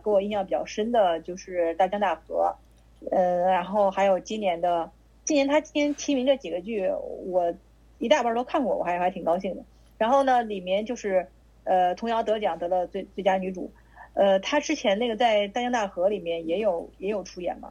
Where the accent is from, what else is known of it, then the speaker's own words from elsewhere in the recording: northern China, China; 我们作为北方人